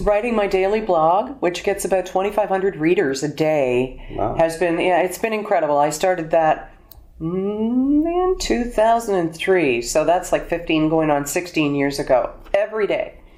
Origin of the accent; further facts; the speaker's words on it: Alberta, Canada; born there; also born or lived in Toronto; I was born in Alberta. The West has always had a great call for us both.